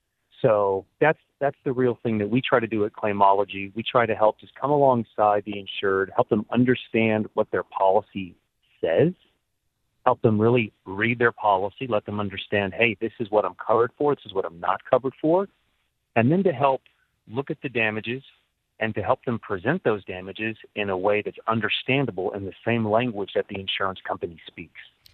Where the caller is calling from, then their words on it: Sarasota, Florida, United States; Yeah, today we're calling in from Sarasota.